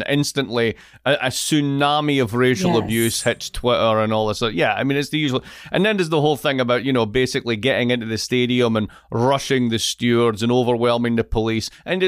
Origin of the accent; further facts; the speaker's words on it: Scotland, United Kingdom; there's my whole sort of fractured relationship as a Scot, but also as a Brit.